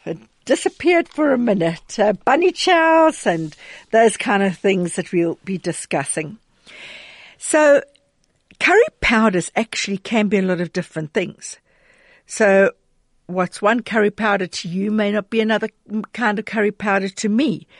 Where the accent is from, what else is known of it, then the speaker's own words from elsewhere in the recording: Durban, KwaZulu-Natal, South Africa; maybe I'm biased because I come from Durban